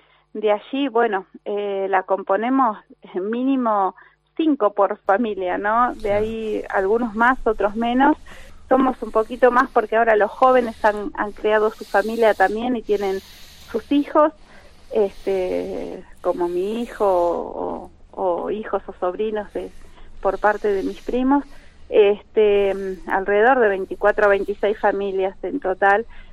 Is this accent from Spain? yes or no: no; Argentina; born there; nosotros que somos nacidos acá en la Argentina, yo ya soy cuarta generación